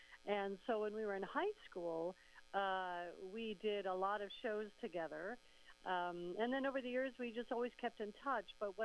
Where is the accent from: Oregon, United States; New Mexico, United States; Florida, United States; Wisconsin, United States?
Wisconsin, United States; Shorewood; also born or lived in Milwaukee; I did most of my growing up in Shorewood or Milwaukee area